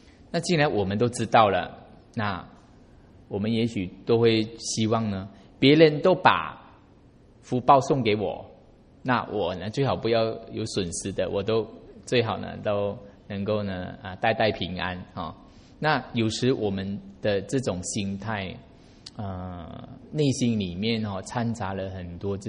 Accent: Malaysia; 我们是客家人，我妈妈是客家人，那我们在马来西亚过年

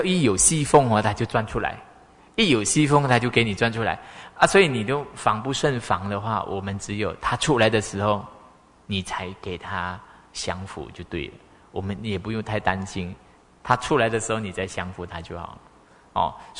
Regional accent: Sabah, Malaysia; now in Taiwan; 从我家乡沙巴哈、哦来台湾的话只有一班机

